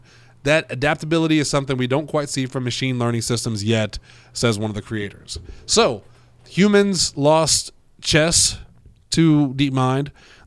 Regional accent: United States; I'm an American. We're going to call him Steve.

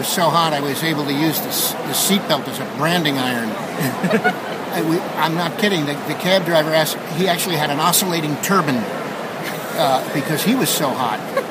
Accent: New York, United States; also born or lived in Maine; I'm from New York and Maine.

